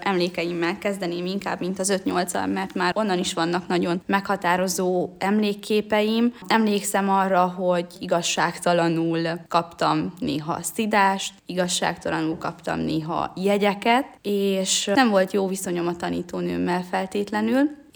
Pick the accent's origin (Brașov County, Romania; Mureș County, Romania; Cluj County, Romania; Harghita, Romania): Mureș County, Romania; Marossárpatak; Marossárpatakon nevelkedtem, és igazi falusi gyerekkorom volt